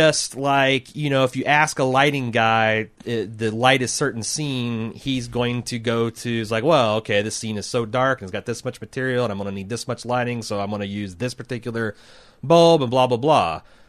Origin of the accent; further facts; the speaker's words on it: Minnesota, United States; I grew up in Minnesota.